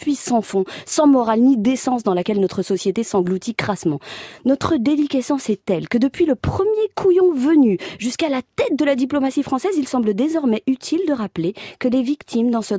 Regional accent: France; je suis française

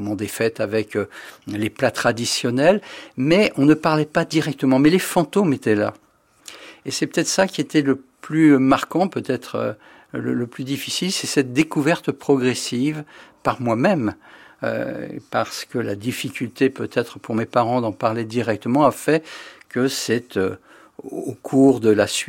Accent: Paris, Île-de-France, France; Je suis né à Paris. J'habitais le 10e arrondissement rue de Lancrie

